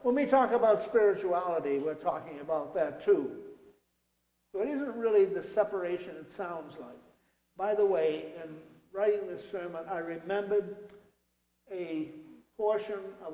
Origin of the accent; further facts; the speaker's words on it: Somerville, Massachusetts, United States; When I was a kid growing up in the Universalist Church in Somerville, we were down in the valley in the Unitarian fortress.